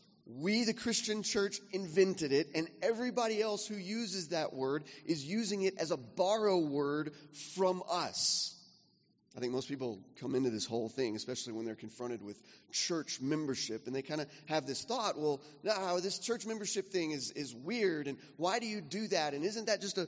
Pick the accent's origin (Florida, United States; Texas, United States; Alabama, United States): Texas, United States; born there; I'm a Texan by birth, and so I spent some time shooting when I was a kid